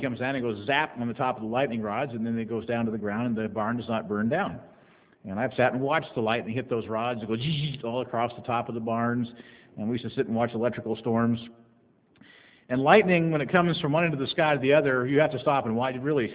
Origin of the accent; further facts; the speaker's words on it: Illinois, United States; we don't have a lot of lightning where we live here, but I grew up back in Illinois where we had lots of lightning storms.